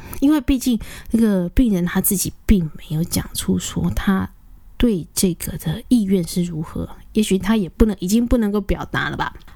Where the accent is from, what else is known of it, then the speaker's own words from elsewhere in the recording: Taiwan; 那身为台湾人呢，那也非常的以李安为荣哦。